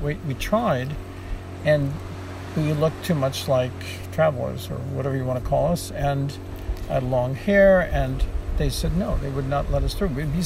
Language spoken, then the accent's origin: English; United States; the guy sees that I'm American